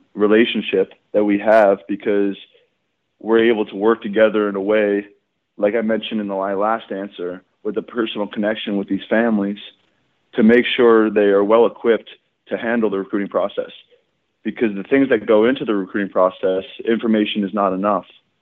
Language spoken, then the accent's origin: English; Mahwah, New Jersey, United States; Terry, I come from Northern New Jersey. I didn't have a varsity program in Mahwah, New Jersey when I was a freshman.